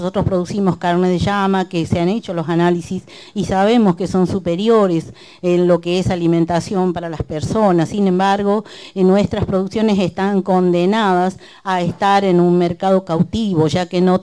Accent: Jujuy, Argentina; de la Cuenca de Pozuelos, de la Nación Colla.

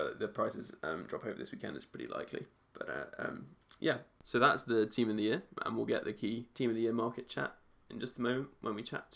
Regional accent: England, United Kingdom; So, so you obviously are American, we're English.

